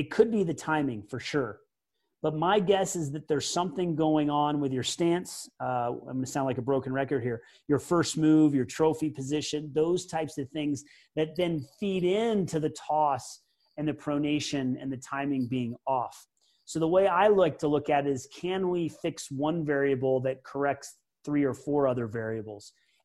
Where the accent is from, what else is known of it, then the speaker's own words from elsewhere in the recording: Peoria, Illinois, United States; born there; I was born in Peoria, Illinois. My family is from Peoria, and last time I was back there was about a year and a half ago.